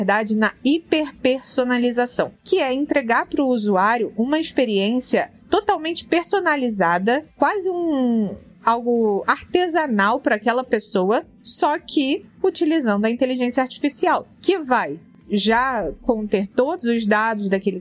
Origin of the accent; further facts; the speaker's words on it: Rio de Janeiro, Brazil; born there; Eu estive a semana passada inteira no Rio de Janeiro, meu estado natal